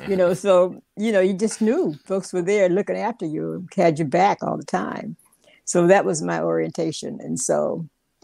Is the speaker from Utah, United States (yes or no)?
no; Tallahassee, Florida, United States; I come from Smoky Hollow, which is where Cascade Park is now, but that's where I was born. And at that time in the 40s